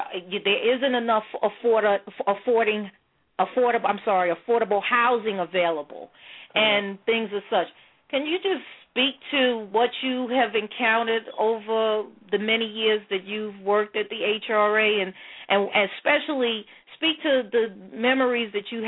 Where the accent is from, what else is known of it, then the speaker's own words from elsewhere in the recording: Brooklyn, New York, United States; especially like my friends that I grew up in Crown Heights with know that I've returned to the community.